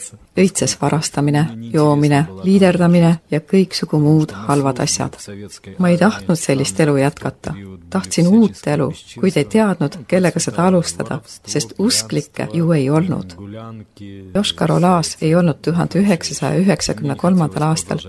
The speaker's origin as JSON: {"language": "Estonian", "town": "Kharkiv", "region": "Kharkiv Oblast", "country": "Ukraine", "moved": "as an adult", "lives_now": "Yoshkar-Ola, Russia", "said": "Ma ise ei sündinud Marimaal ega ole selle rahva esindaja. Kolisin sinna Ukrainast, Harkovist, kus lõpetasin sõjaväe kooli."}